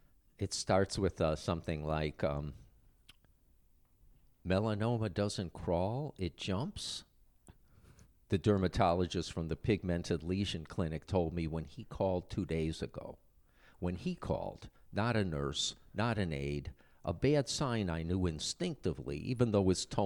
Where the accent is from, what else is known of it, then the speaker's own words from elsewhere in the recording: Cleveland, Ohio, United States; I'm originally from the Midwest, from Cleveland, Ohio, and I was back there this spring, and I did the show at a number of libraries there.